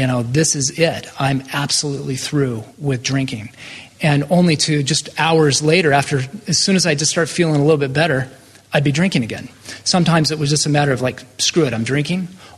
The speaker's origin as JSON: {"language": "English", "town": "Portland", "region": "Oregon", "country": "United States", "said": "I was living in Ashland, Oregon at the time, and I'm originally from Portland"}